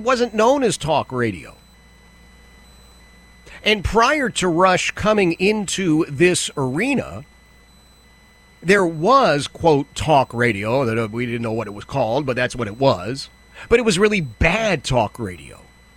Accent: Philadelphia, Pennsylvania, United States; But as a kid, growing up in Philadelphia, and every community had a similar situation, but growing up in Philadelphia, we had some amazingly talented radio people.

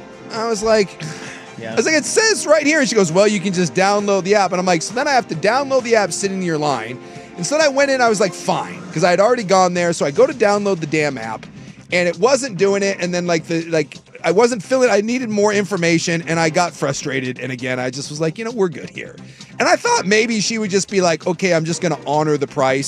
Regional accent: Alaska, United States; Growing up in Alaska, although Denali, sure.

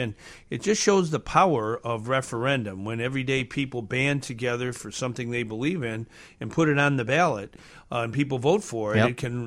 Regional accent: Chicago, Illinois, United States; born there; Well, I live in Chicago. I live in the West Side. I was born in Chicago, and I think our city is kind of headed in the wrong direction.

